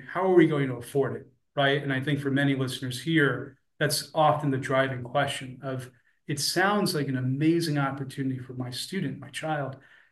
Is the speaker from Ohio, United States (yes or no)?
no; East Rutherford, New Jersey, United States; And I still remember the library in East Rutherford, where I grew up in North Jersey.